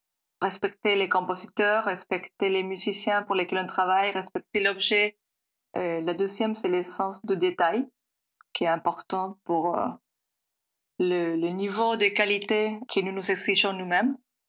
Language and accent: French; Argentina; je viens d'Argentine